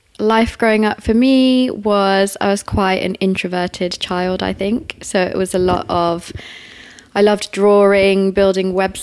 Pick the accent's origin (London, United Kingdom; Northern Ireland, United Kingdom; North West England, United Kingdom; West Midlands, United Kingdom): London, United Kingdom; Highgate; Yep, so I'm based in Chelsea. I've been around West London for a while. But I grew up in Highgate.